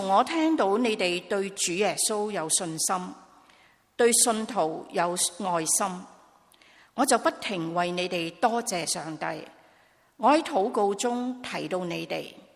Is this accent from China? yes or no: yes; China; 如果以我们中国人的习俗来讲，